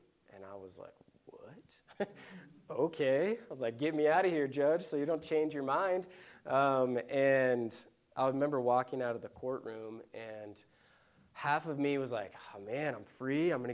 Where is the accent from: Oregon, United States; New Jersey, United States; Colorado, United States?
Colorado, United States; Eagle; I grew up in Eagle, Colorado. So if you guys are local to Colorado, you might know where that is, but about 2 hours west of Denver.